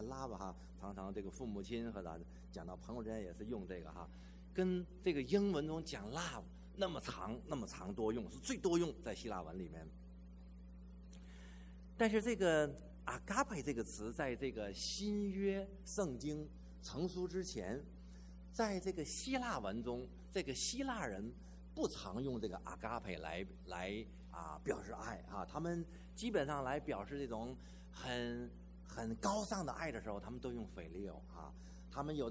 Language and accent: Chinese; China; 和特别是我们中国人如果理解为就是那种为朋友哈